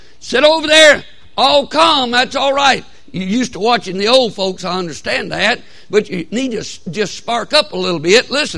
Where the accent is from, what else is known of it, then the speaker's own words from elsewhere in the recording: Alabama, United States; We're from Alabama.